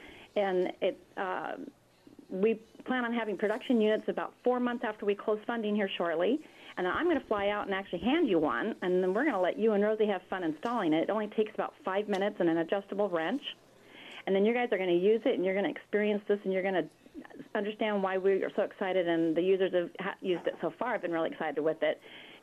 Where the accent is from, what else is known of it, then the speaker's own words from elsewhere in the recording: California, United States; So back in 2009, I went home for a visit in my home state of Southern California